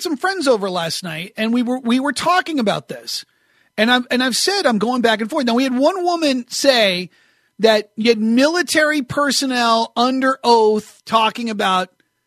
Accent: New Hampshire, United States; I remember growing up in New Hampshire

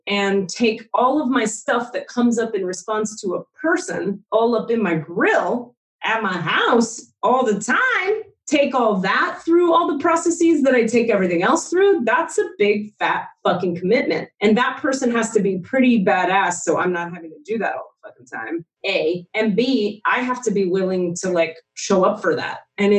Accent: Miami, Florida, United States; And I'm from Miami, Florida originally.

